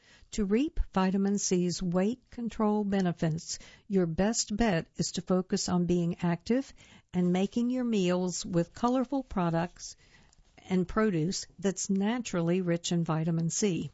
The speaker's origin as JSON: {"language": "English", "town": "Detroit", "region": "Michigan", "country": "United States", "said": "I was a mess from Detroit, getting hired for my looks."}